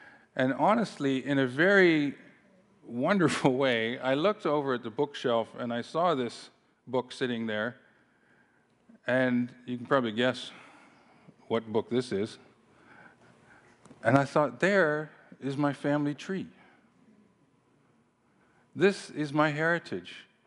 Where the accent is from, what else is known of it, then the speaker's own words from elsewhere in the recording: Canada; born there; also born or lived in South Africa; I was born in Canada, but we lived in South Africa for a number of years, and because my parents were born there